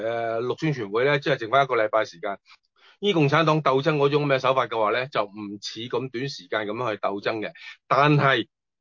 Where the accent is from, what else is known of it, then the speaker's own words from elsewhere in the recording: Maoming, Guangdong, China; 因为佢喺高邀茂名嗰边啲人嚟嘅。咁我其实我嘅家乡都系嗰边嘅。